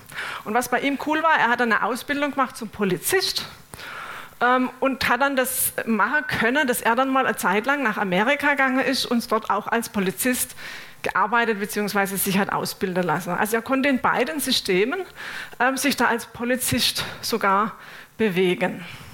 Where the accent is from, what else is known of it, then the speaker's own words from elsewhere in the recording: Germany; Ja, ich bin Deutsche.